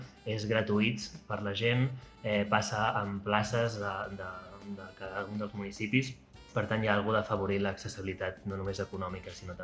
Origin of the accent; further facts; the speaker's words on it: Sant Sadurní d'Anoia, Catalonia, Spain; jo soc de Sant Sadurní d'Anoia, de l'Alt Penedès